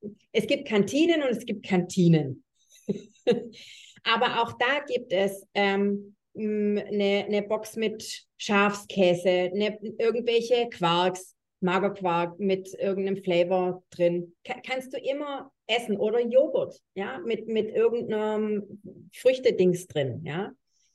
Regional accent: Southern Germany, Germany; Ich komme aus Süddeutschland, Flughafen Stuttgart.

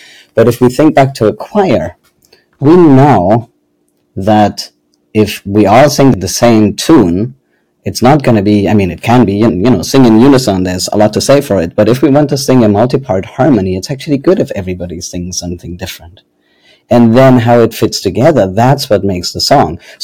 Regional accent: Germany; accent: German; English is a second language; moved away as an adult; now in United States; I did my PhD in Germany. So those who are wondering, my accent is German, though it has been fading the last few years. And then I moved to the US for a postdoc.

